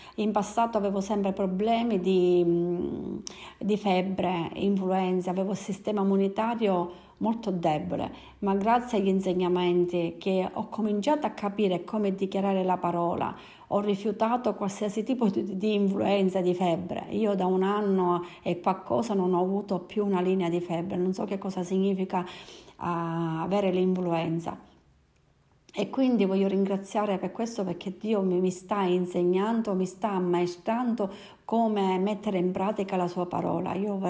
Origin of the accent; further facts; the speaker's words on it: Agrigento, Sicily, Italy; sono di Agrigento e dal 2006 che già ho conosciuto il Signore